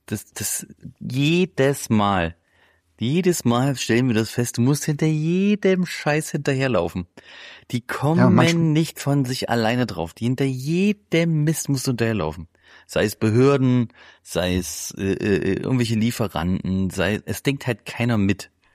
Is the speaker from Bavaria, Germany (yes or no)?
no; Thuringia, Germany; ich komme aus so Eichsfeld, aus dem Kreis Eichsfeld, aus Thüringen.